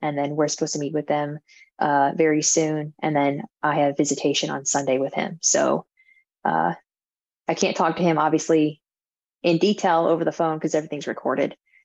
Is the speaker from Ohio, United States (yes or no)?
no; Arizona, United States; I'm from Arizona, where Mike was located is my hometown.